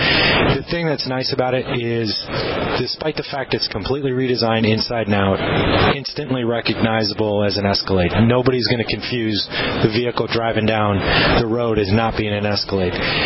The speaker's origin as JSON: {"language": "English", "town": "Chicago", "region": "Illinois", "country": "United States", "tie": "born or raised there", "said": "And I've driven that vehicle four different times back and forth to Chicago, my hometown."}